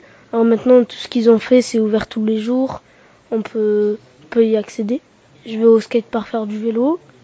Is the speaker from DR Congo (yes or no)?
no; Lormont, Nouvelle-Aquitaine, France; born there; Je suis née à Lormont, j'ai 11 ans. Mon quartier, c'est Lormont.